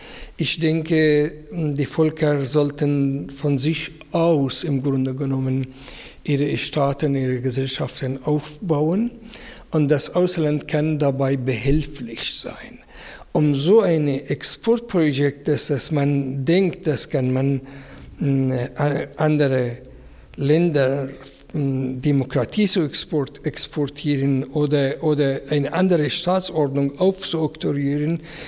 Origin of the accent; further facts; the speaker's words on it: Afghanistan; moved away; ich bin in Afghanistan geboren, aufgewachsen. Ich habe Wurzel der, ich habe eine große Familie der. Ich liebe meine erste Heimat.